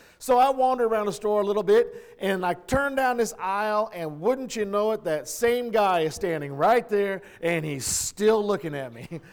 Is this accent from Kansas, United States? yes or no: yes; Kansas, United States; we'd gone back home to Kansas. Yes, I'm from Kansas. I'm a plain person, as you can tell.